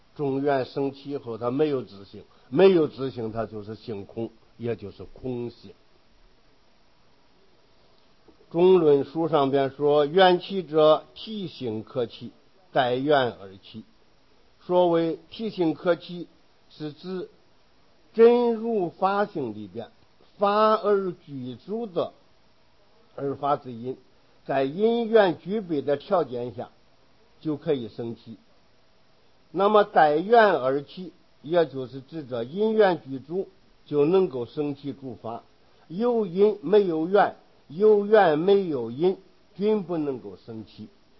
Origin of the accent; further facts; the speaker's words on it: China; 我们中国人对人和对许多东西